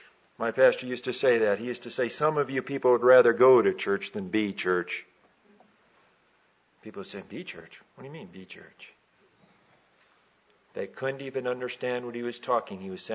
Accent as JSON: {"language": "English", "town": "Chicago", "region": "Illinois", "country": "United States", "tie": "born or raised there", "said": "You see, I'm from Chicago. And in Chicago, when I grew up, they had the stockyard."}